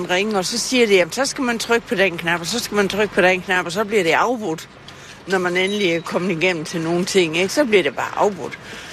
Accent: Gentofte, Capital Region of Denmark, Denmark; Og nu kommer jeg fra Gentofte

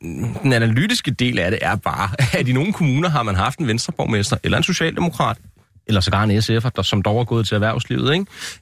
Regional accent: Lyngby, Capital Region of Denmark, Denmark; hvis man er bosat i Lyngby, hvor jeg kommer fra?

